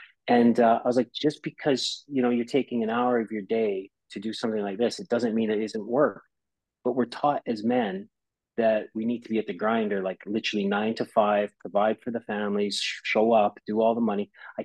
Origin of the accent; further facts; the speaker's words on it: Saskatchewan, Canada; now in United Kingdom; I was a kid from Saskatchewan, you know?